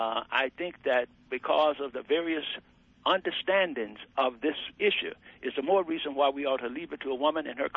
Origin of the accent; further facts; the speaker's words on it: Southern US, United States; I'm African American, and I come from the Deep South, and I know what it was like before Roe v. Wade.